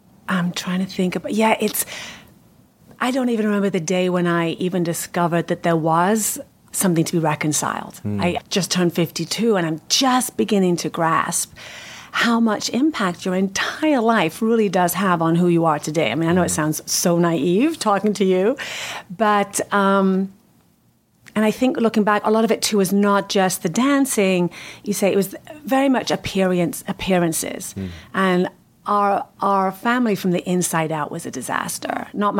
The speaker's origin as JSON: {"language": "English", "region": "North West England", "country": "United Kingdom", "tie": "born or raised there", "moved": "as an adult", "lives_now": "United States", "said": "the US on a cruise ship when I was 20. Mm. And that's what brought me to the US."}